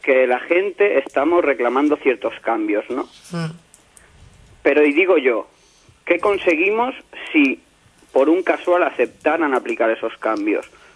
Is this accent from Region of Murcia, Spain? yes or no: no; Barcelona, Catalonia, Spain; now in Málaga, Spain; te llamo desde Andalucía, desde Málaga. Ajá. Pero en realidad soy catalán. Vivo aquí hace un par de años, tengo 31 años y, bueno, me vine a vivir aquí, pero en realidad soy de Barcelona.